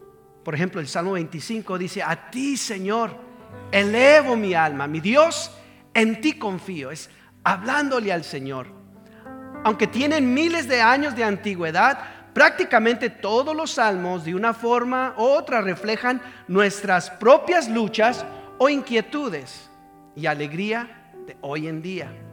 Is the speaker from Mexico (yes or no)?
no; McAllen, Texas, United States; Yo soy del área de McAllen, Texas. ¿Alguien de McAllen, del Valle, por decirlo así?